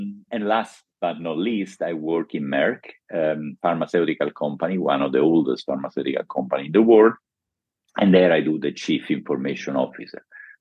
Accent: Rome, Lazio, Italy; English is a second language; from my accent, I'm not from Oxford or Cambridge. I'm from Rome, that once was the capital of the Roman Empire.

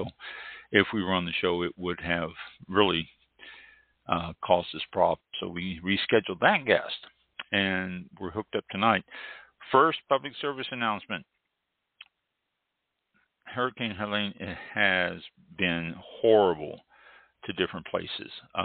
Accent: United States; I'm American. That's how I pronounce it.

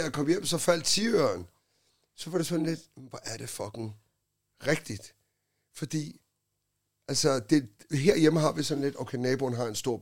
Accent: Holbæk, Zealand, Denmark; det er, at jeg kommer fra Holbæk

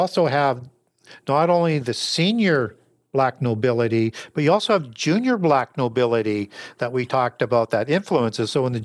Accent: Canada; I'm a Canadian.

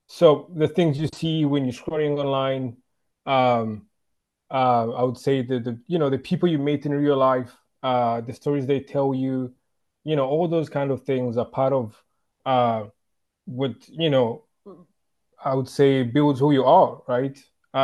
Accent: Rwanda; growing up in Rwanda and the high schools we went

